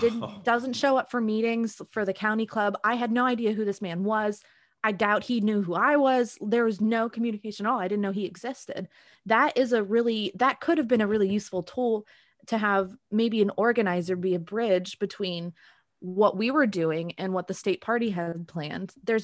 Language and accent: English; Zanesville, Ohio, United States; what it felt like growing up in Zanesville, confused about, you know, my queerness